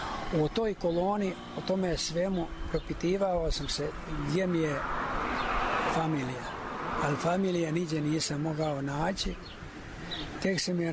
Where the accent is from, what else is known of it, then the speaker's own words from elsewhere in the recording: Veliki Gradac, Sisak-Moslavina County, Croatia; moved away; Ja sam iz opštine Gline, Veliki Gradac, to mi je rodno mjesto.